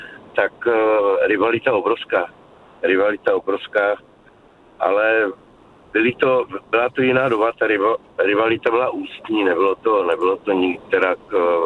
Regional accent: Moravia, Czechia; Pocházím teda ze Severní Moravy

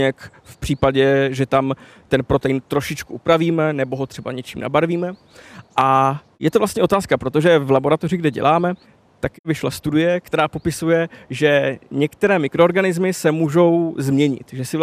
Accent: Moravian-Silesian Region, Czechia; protože já pocházím z Pobeskycka

